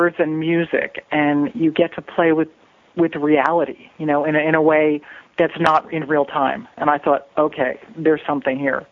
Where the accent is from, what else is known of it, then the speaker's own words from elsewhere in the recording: New Jersey, United States; but I was from the East Coast, too. I grew up in New Jersey